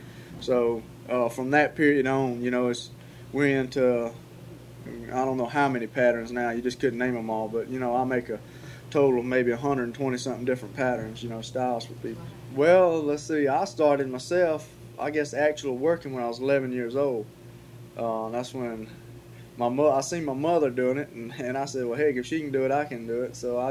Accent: Fernandina Beach, Florida, United States; born there

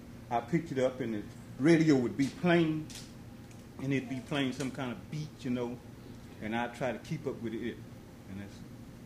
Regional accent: Greensboro, Alabama, United States; now in Florida, United States; In Alabama. A place called Greensboro, Alabama.

